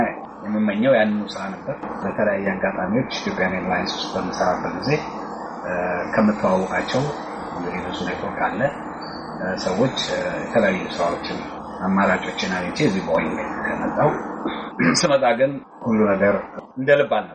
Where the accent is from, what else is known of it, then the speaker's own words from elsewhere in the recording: Addis Ababa, Ethiopia; moved away as an adult; ያደኩት አዲስ አበባ ኢትዮጵያ ውስጥ ነው።